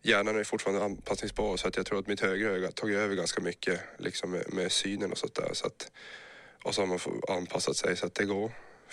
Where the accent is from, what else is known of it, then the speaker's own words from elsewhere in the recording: Luleå, Norrbotten County, Sweden; Jag är då född och uppvuxen i Luleå, lite bit utanför en liten ort som heter Gammelstaden.